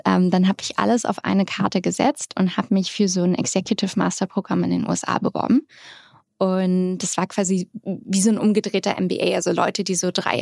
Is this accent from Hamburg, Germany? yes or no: yes; Hamburg, Germany; Ich bin Hamburgerin aus St. Georg, ganz genau.